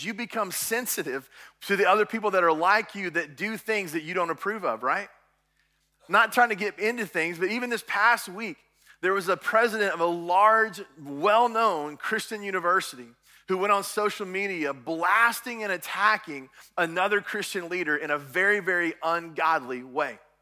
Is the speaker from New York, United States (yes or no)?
no; Dallas, Texas, United States; moved away as an adult; In 2005, we moved to Virginia. My wife and I were raised in Texas our whole life in the Dallas area.